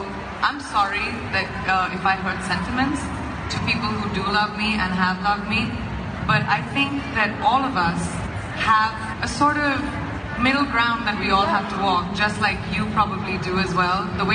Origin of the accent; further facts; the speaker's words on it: India; And I am from India.